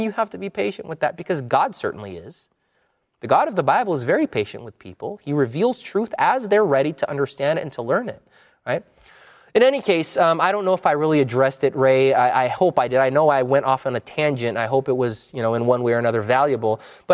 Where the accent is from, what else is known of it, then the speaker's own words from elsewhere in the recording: Canada; I loved growing up in Canada.